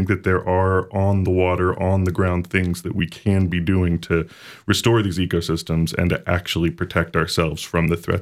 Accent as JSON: {"language": "English", "region": "Florida", "country": "United States", "tie": "born or raised there", "lives_now": "St. Petersburg, United States", "said": "I'm a sixth-generation Floridian, born and raised in Brevard County, just down the coast."}